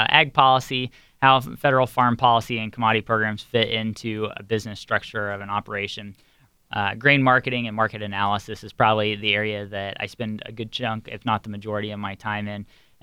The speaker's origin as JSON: {"language": "English", "region": "Missouri", "country": "United States", "said": "sometimes that gets brought up when I say I'm from Missouri"}